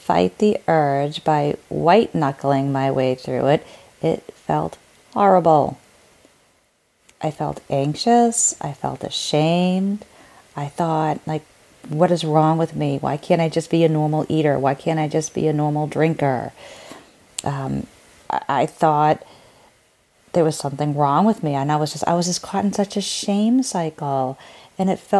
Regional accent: Boston, Massachusetts, United States; I am from Boston, Massachusetts. I am 43 years old

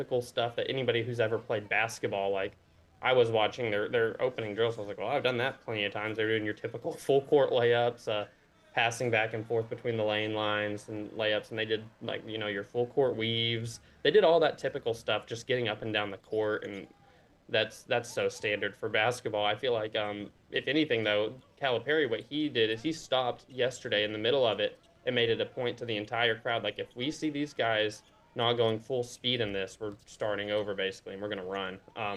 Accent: Hot Springs, Arkansas, United States; You know, I'm from Hot Springs, so very familiar with that arena. And I graduated in there, played basketball tournaments in there.

